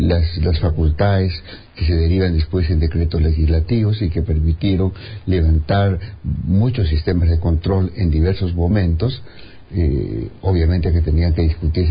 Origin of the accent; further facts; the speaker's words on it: Peru; qué es lo que tenemos que hacer como país y como peruanos